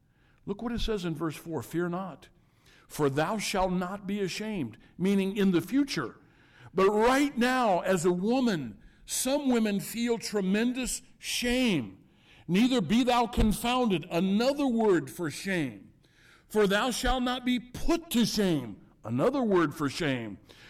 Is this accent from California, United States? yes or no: no; St. Louis, Missouri, United States; born there; I was born in St. Louis because they went over to a specialist, St. Louis Maternity Hospital